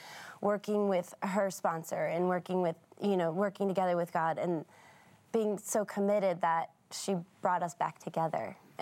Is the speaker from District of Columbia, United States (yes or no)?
no; Detroit, Michigan, United States; Yeah, we grew up in Detroit, and so I had that sense of adventure.